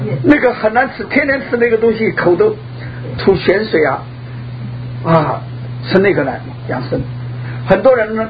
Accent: China; 我们从大陆来的

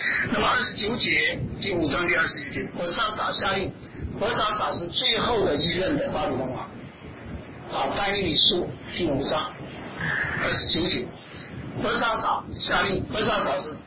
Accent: China; 好像我们中国人都叫汉族啊，汉族，但是我们国都是在北京。

